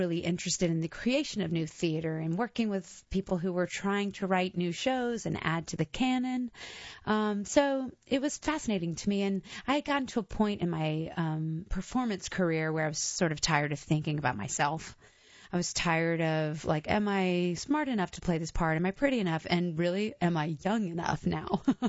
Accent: Raleigh, North Carolina, United States; I grew up in Raleigh, North Carolina.

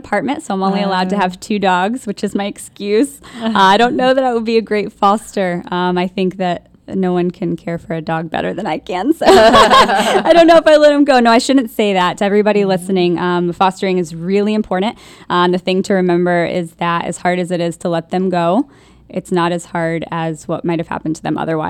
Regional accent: Cary, North Carolina, United States; So actually, I grew up in Cary. I currently live in Durham.

